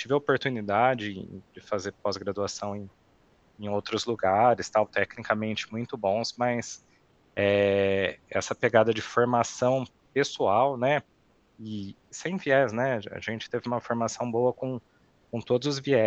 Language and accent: Portuguese; Jaboticabal, São Paulo, Brazil; Eu sou de Jaboticabal, né?